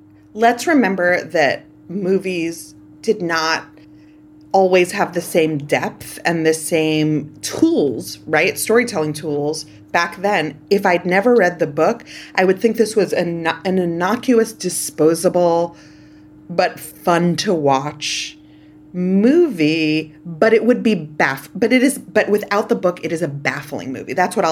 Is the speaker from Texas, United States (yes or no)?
no; Canarsie, New York, United States; I grew up in Canarsie.